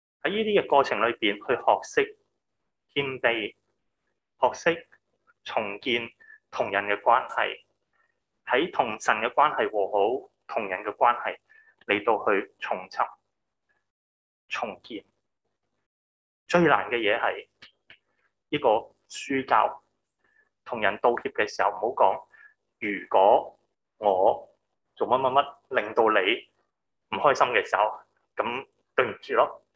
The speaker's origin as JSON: {"language": "Cantonese", "country": "Hong Kong", "said": "原来先发觉呢我们香港人学的英文是很办公室那些很荒谬的英文的"}